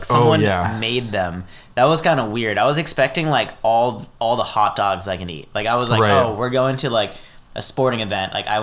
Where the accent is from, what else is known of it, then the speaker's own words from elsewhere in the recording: San Jose, California, United States; See, we did, because we grew up in San Jose, so we had the San Jose Giants